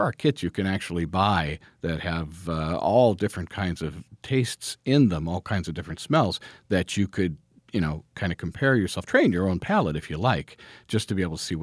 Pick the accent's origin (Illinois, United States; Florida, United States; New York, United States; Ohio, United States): Ohio, United States; I'm originally from Ohio. The wines of Northeast Ohio are just fantastic.